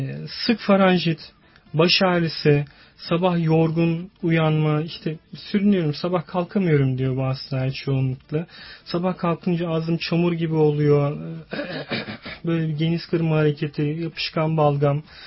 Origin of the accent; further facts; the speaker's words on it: Eskişehir, Turkey; Ben Eskişehirliyim. İlk önce onu söyleyeyim.